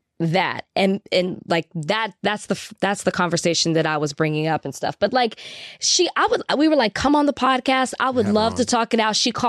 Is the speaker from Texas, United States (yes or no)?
yes; Texas, United States; I'm from Texas. Uh-huh. Okay. And I refer to … as a bop. And I said, but in Texas